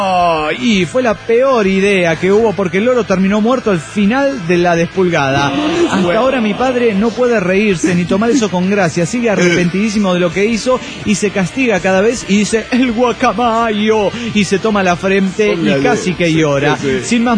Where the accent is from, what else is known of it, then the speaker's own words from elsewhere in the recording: Guadalajara, Jalisco, Mexico; de Guadalajara, Jalisco, México.